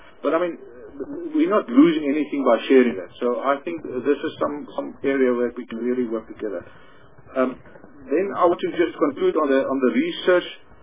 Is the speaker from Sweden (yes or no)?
no; Free State, South Africa; I grew up on the Free State. I eat my pop every day.